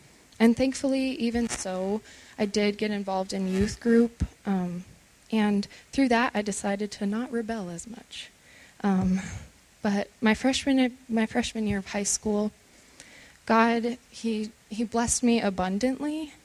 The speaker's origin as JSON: {"language": "English", "town": "Thornton", "region": "Colorado", "country": "United States", "tie": "born there", "said": "So I was born in Thornton, Colorado."}